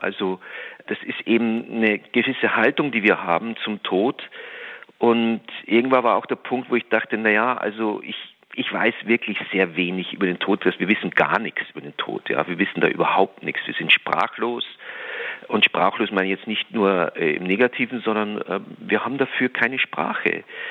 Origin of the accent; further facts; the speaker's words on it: Germany; als Piefke den Zentralfriedhof darüber was zu machen